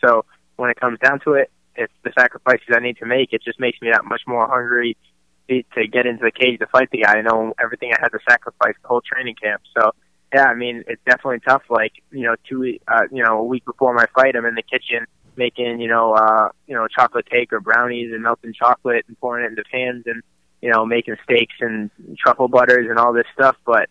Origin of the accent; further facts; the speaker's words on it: Boston, Massachusetts, United States; And, growing up in Boston's a tough town.